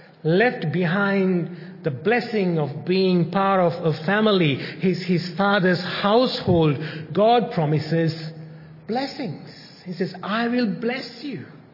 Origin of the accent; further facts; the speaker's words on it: Sri Lanka; now in Australia; Although we were born and raised in Sri Lanka, we pretty much call Australia home.